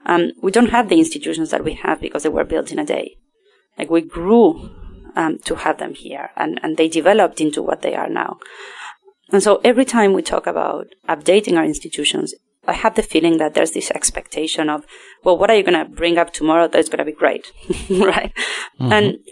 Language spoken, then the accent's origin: English; Argentina; look, I'm from Argentina, and I come from a country where ballot boxes are still stolen and burned after elections.